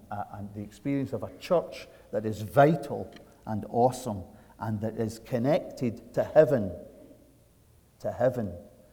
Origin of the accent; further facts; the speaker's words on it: Scotland, United Kingdom; now in Canada; when I came from Scotland to Canada, at the gate at Toronto Airport, there was a guy with a gun. Wow. We don't have guns in Scotland.